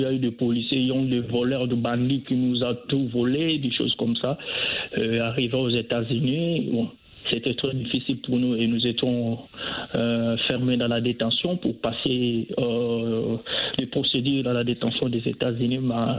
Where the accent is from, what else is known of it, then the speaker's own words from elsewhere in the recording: DR Congo; moved away as an adult; je suis Congolais, la dictature qui règne dans notre pays là. Et en fuyant de notre pays, je dois partir en Angola.